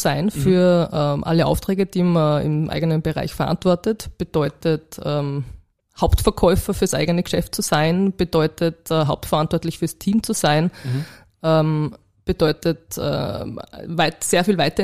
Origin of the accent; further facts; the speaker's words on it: Salzburg, Austria; also born or lived in Linz / Vienna; ich komme ursprünglich aus Salzburg, habe in Linz sogar studiert und bin dann genau zum Berufseinstieg nach Wien gekommen. Habe die ersten 6, 7 Berufsjahre nur in Wien verbracht